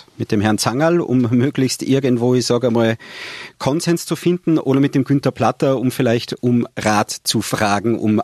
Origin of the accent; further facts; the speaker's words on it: Tyrol, Austria; Warum soll ich als Tiroler weiterhin die Idee, das Konzept Wasserkraft zu unterstützen